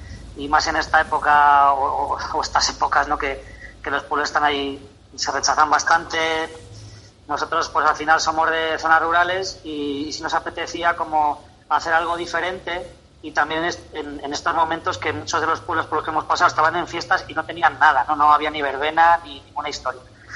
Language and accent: Spanish; Tarancón, Castilla-La Mancha, Spain; nosotros empezamos desde Tarancón, que es, para quien no lo conozca, está la autovía de Valencia, la 3, un pueblo, bueno, mi pueblo, que iba a decir es un poco feo, pero bueno, lo digo yo. Y es así un pueblo que está bastante en la mancha alta